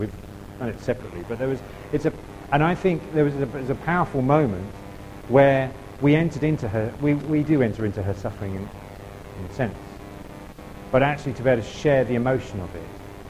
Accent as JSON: {"language": "English", "region": "England", "country": "United Kingdom", "said": "we're very English and we're quite reserved"}